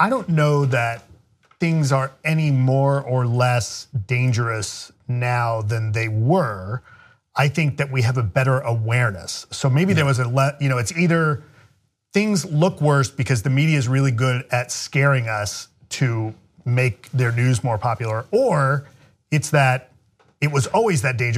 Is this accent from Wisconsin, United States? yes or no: no; Kansas City, Missouri, United States; moved away; also born or lived in California; I was born in Kansas City. Oh, and lived, you gain America points. Thank you. And lived in Kansas City until 1986. My family moved out to California. But I'm the oldest of four and had spent my formative years there.